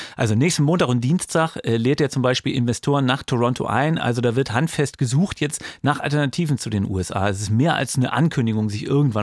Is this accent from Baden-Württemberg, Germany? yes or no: no; Lower Saxony, Germany; now in Berlin, Germany; Also Niedersachsen, wo ich aufgewachsen bin, da ist aus der Schulzeit immer noch so eine Clique übrig